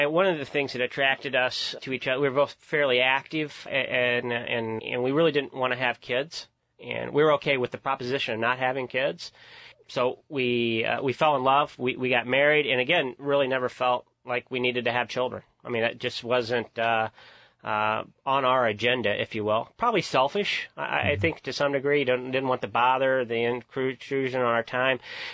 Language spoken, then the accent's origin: English; Charleston, United States; Grew up in Church of God, born and raised in Charleston, and I was scared of the devil from my earliest memories.